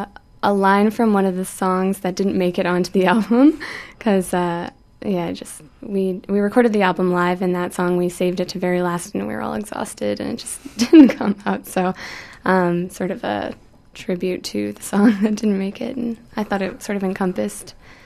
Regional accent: Vancouver, British Columbia, Canada; I'm from Vancouver, born and raised.

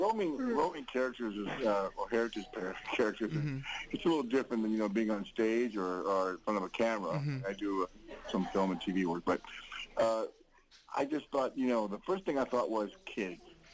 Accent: United States; now in Canada; Just as a black actor, I'm actually an American, permanent resident here in Canada

